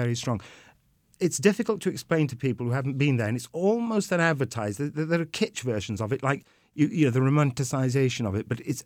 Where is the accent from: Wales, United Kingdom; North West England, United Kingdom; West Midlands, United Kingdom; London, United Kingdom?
Wales, United Kingdom; I come from Gwynedd, I come from the west of Wales and northwest of Wales. The first thing to say is that Welsh is the language.